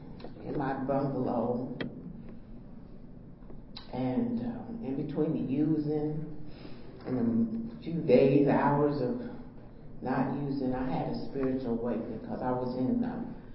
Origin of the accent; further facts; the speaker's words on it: Chicago, Illinois, United States; I'm originally a Chicagoan. Maybe when I get a little more warmed up, you will feel my Chicago flavor.